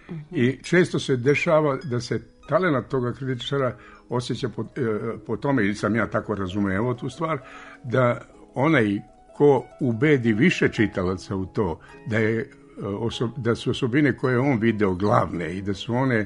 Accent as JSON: {"language": "Serbian", "region": "Belgrade", "country": "Serbia", "said": "Ja sam iz Beograda došao tamo"}